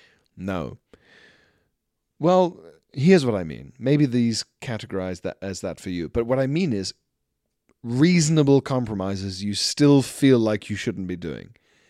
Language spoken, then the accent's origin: English; South Africa; moved away; it was such a cultural difference when we moved here from South Africa